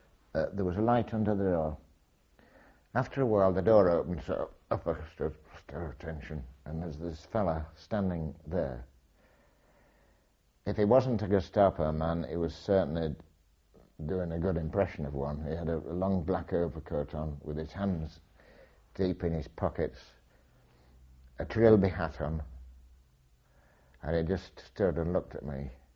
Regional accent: Hull, Yorkshire and the Humber, United Kingdom; I was not giving him any secrets to tell him that I came from Hull.

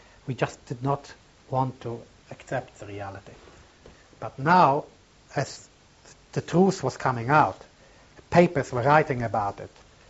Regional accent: Poland; English is a second language; moved away; I decided that it's time that I make my way back to Poland, to my hometown, and to see who is there

